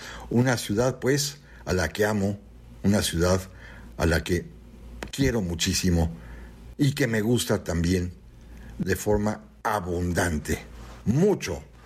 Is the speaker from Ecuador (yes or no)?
no; Mexico City, Mexico; born there; Popotla, que por razones raras de esta cosa de la nomenclatura urbana, la misma colonia y la calle donde yo nací